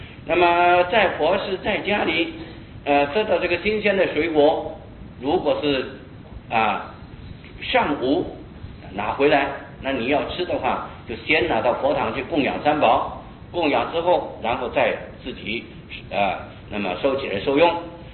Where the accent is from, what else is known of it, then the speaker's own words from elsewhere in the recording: Taiwan; 我们台湾人普通一般都是吃的米饭